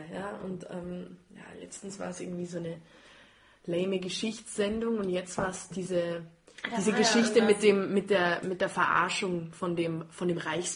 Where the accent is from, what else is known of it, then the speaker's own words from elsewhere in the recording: Austria; Klar ist das meine Kultur und klar feiere ich den Dialekt, den bayerischen genauso wie den österreichischen, ja, und kann über den Schmäh lachen. Ja. Das ist klar, das sind meine Wurzeln, das ist, wo ich herkomme